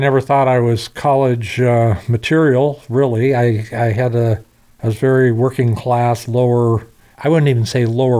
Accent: Seattle, Washington, United States; born there; Well, I was born in Seattle, Washington in 1946, which makes me old.

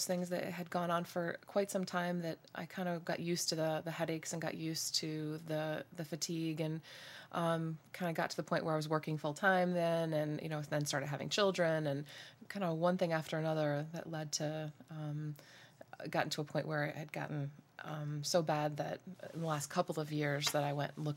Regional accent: New Jersey, United States; I'm actually from New Jersey, which is very common.

